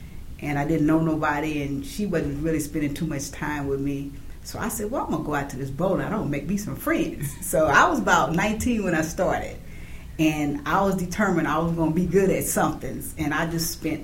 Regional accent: Colorado Springs, Colorado, United States; born there; also born or lived in Augusta, Georgia / Kansas City; I was born in Colorado Springs, and I was living in Augusta, Georgia. My father passed, and I ended up in Kansas City with my mom.

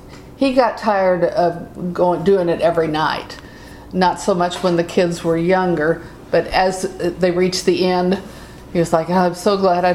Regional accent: Kansas City, Missouri, United States; I grew up in South Kansas City. Went to Ruskin High School. And we moved out here in 85.

